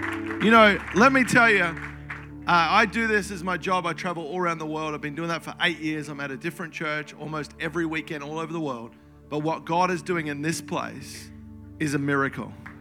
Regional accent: Melbourne, Victoria, Australia; I grew up in Melbourne, Australia.

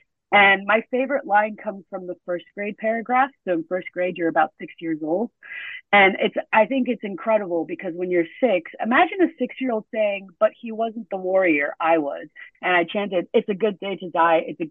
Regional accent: United States; I grew up in the United States and we do take Native American history very seriously.

